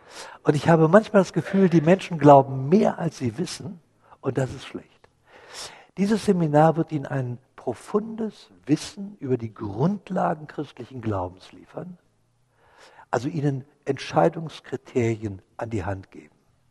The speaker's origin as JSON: {"language": "German", "region": "Berlin", "country": "Germany", "tie": "born or raised there", "said": "sind wir nach Berlin gefahren, meiner Heimatort."}